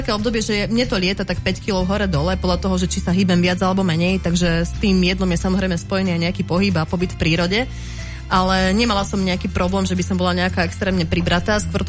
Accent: Martin, Žilina Region, Slovakia; Ja som Martinčanka

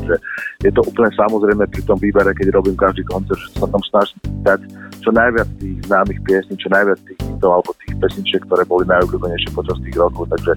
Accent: eastern Slovakia, Slovakia; napriek tomu, že som z východu

